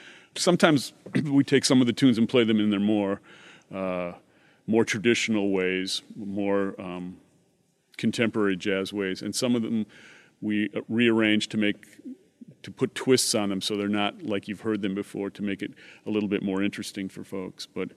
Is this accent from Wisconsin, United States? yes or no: yes; La Crosse, Wisconsin, United States; But I love coming back to La Crosse because I have the opportunity to play for my hometown family and friends